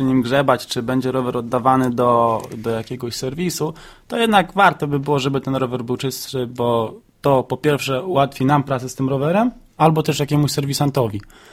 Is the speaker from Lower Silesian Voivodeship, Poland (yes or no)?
yes; Jelenia Góra, Lower Silesian Voivodeship, Poland; Ponieważ pochodzę z Jeleniej Góry, jest to teren górzysty